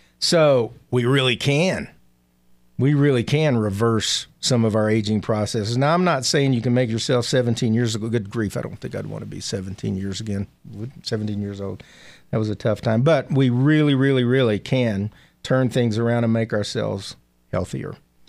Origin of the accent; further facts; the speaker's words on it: Arkansas, United States; We're weird in the South. I'm from Arkansas.